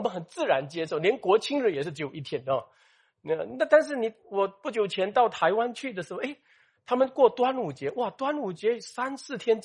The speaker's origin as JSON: {"language": "Chinese", "country": "Singapore", "said": "比如说我们新加坡人，我们生在多元种族的文化里面"}